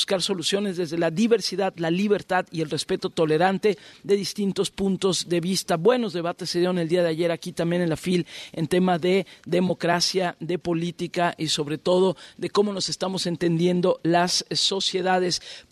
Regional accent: Mexico City, Mexico; lo dice alguien que vive, que soy de la Ciudad de México, vivo en la Ciudad de México, y sé que tenemos un tráfico espantoso

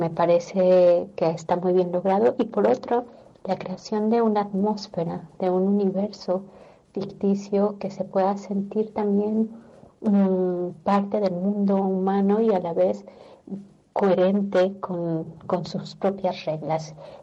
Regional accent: Mexico; escritora mexicana

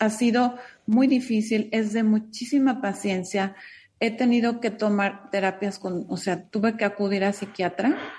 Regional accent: Guadalajara, Jalisco, Mexico; y yo soy de aquí de Guadalajara.

